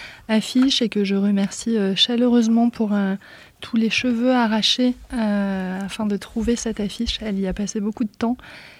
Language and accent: French; Grand Est, France; Ah ben, moi, je suis alsacienne